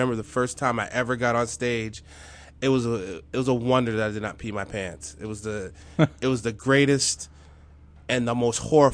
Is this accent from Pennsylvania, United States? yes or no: yes; Pennsylvania, United States; But yes, I grew up in Western Pennsylvania, with a single mother.